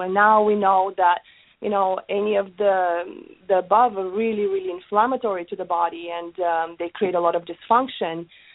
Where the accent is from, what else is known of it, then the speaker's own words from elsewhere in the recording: Bulgaria; I'm originally from Bulgaria, so our lifestyle is a little bit different. Our nutrition is different, very, very active lifestyle.